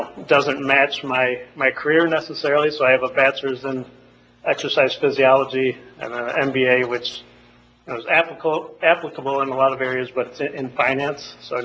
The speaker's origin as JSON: {"language": "English", "town": "Toledo", "region": "Ohio", "country": "United States", "tie": "born or raised there", "said": "Sure. I grew up in the Toledo area."}